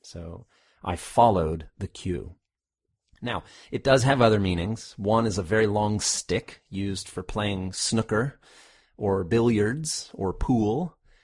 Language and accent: English; United States; now in overseas; every year I have to do my taxes in America because I'm American. And even though I live overseas, I still have to file for taxes in the States.